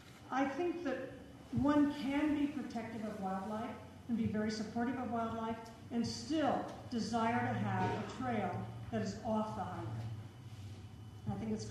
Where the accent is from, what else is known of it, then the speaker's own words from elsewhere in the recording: Paonia, Colorado, United States; now in Redstone, United States; I've lived in Redstone about 20 years, and before that I grew up over in Paonia.